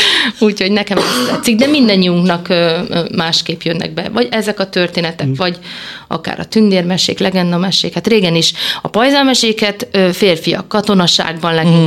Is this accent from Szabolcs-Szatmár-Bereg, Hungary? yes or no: yes; Ópály, Szabolcs-Szatmár-Bereg, Hungary; én Szabolcs-Szatmár-Bereg megyei vagyok, visszatérve Ópályba, az általános iskolámba